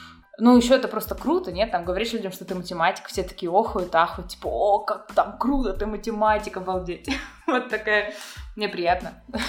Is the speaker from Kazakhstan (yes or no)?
no; Novosibirsk, Novosibirsk Oblast, Russia; И я из Новосибирска, иногда я смотрю там прогноз погоды, и я вижу, что в Новосибирске теплее, чем здесь.